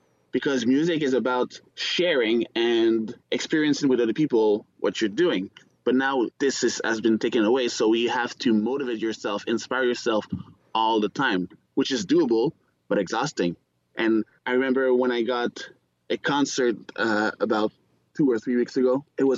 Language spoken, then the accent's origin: English; Gatineau, Quebec, Canada; now in Toronto, Canada; And we have a series of concerts that we do at Gatineau, my hometown.